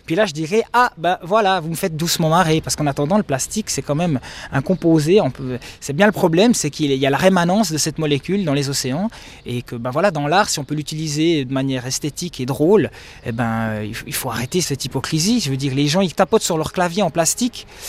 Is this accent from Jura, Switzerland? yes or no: no; Neuchâtel, Switzerland; je suis neuchâtelois depuis toujours